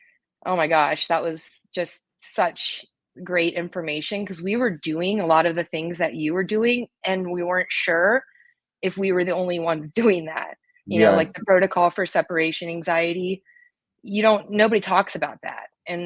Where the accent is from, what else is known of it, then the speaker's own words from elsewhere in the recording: Richmond, Virginia, United States; I live in Colorado. I'm from Richmond, Virginia